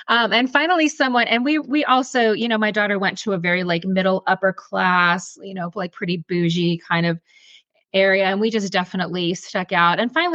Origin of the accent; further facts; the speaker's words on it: St. Louis, Missouri, United States; And so I was raised in St. Louis, where Crossroads is pretty prevalent.